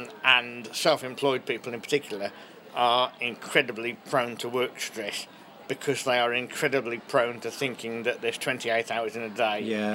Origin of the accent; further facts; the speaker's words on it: Kidderminster, West Midlands, United Kingdom; when I was growing up in Kidderminster in the 1970s in Worcestershire